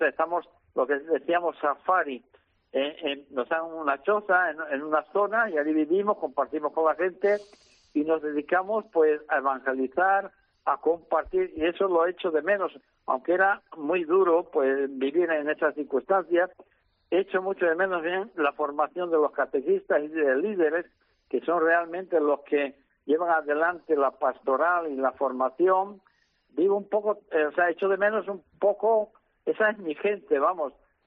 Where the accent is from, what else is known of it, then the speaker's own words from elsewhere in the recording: Extremadura, Spain; now in Uganda; soy extremeño